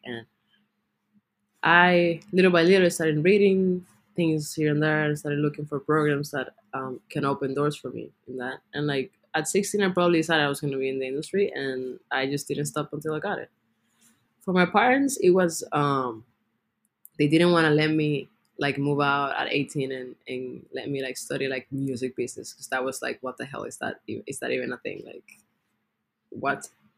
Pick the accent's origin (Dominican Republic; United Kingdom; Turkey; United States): Dominican Republic; Well, so I'm from the Dominican Republic, as you know. It's an island in the middle of the Caribbean, between Cuba and Puerto Rico.